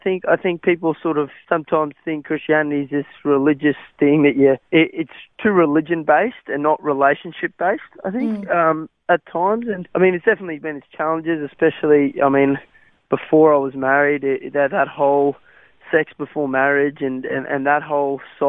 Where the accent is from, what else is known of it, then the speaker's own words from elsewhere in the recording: Australia; first language Afrikaans; English is a second language; also born or lived in South Africa; when we came over here, I only knew Afrikaans. So I spoke fluent Afrikaans as my first language, and then when we came here, I learnt English sort of as I was growing up in Australia and with the Australian slang